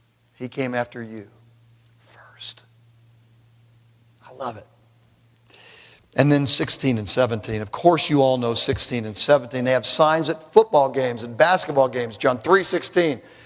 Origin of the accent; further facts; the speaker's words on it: California, United States; I'm from Southern California, and I've been here for 20 years.